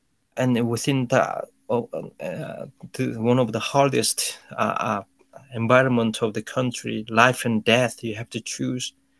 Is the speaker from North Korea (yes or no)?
yes; North Korea; English is a second language; including my home country, North Korea, where I was born.